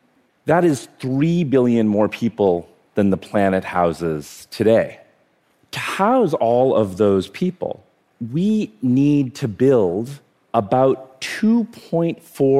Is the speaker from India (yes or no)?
yes; India; born there; So I was born in India.